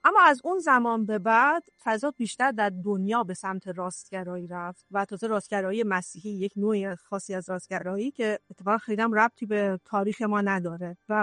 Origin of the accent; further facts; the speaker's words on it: Gilan, Iran; چون ما گیلانی هستیم